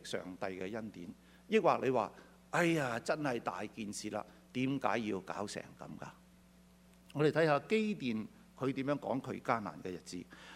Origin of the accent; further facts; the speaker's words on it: China; 我哋中國人就係咁噶啦